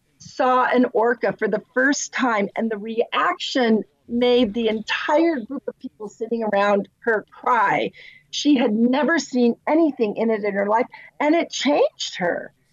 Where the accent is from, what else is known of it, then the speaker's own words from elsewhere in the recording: San Diego, California, United States; I grew up in San Diego, and we lived on the canyons.